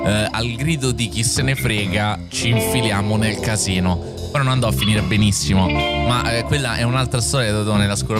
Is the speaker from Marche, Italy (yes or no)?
no; Cuneo, Piedmont, Italy; Io sono cresciuto a Cuneo, perciò parlo così.